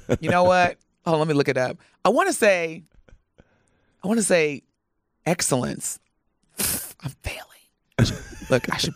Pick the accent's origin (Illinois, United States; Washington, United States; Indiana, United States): Indiana, United States; I still have a lot of PTSD from growing up in Southern Indiana.